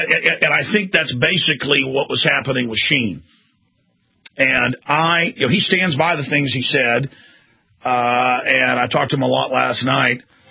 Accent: Texas, United States; Yes, folks, I chew tobacco. I'm from Texas, okay? I'm a redneck.

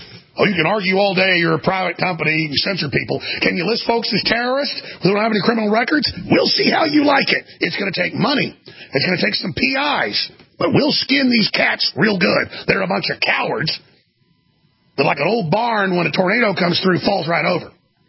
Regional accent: Texas, United States; I'm from Texas, bitch. There's still some Texans left.

